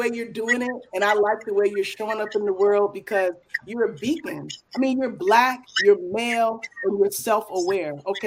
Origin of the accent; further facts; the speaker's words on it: Brooklyn, New York, United States; And you know, I don't know if you know this, but at parties, I'm from Brooklyn.